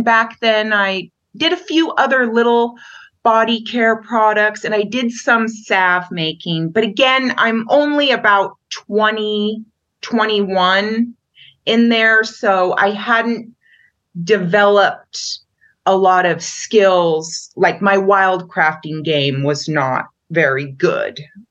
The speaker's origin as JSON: {"language": "English", "town": "Wrangell", "region": "Alaska", "country": "United States", "tie": "born or raised there", "said": "Again, back to growing up in Alaska. Growing up in Alaska, you learn how to capitalize on tourism from a very early age."}